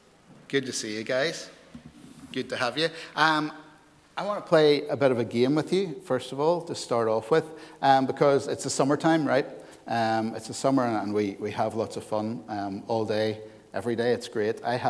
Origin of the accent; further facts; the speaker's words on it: Hillsborough, Northern Ireland, United Kingdom; I grew up in Hillsborough and live in Hillsborough now